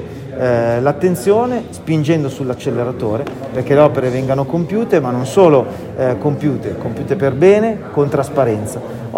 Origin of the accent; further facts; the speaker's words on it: Milan, Lombardy, Italy; sono milanese e testimonio come è cambiata Milano